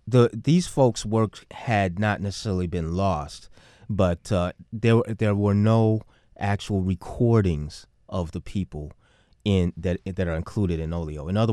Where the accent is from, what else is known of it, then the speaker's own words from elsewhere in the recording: Detroit, Michigan, United States; born there; also born or lived in Chicago, United States; my second home is Chicago, and I was born in Detroit, then I spent about 18 years in Chicago